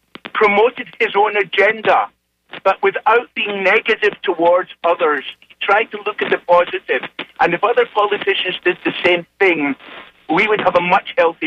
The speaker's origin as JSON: {"language": "English", "region": "Scotland", "country": "United Kingdom", "moved": "yes", "lives_now": "United States", "said": "It's my first-time caller. I originate from Scotland. I'm an American citizen now."}